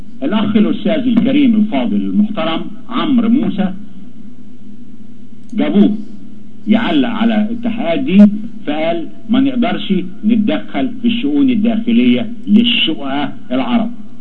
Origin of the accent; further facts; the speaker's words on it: Egypt; إحنا عندنا في مصر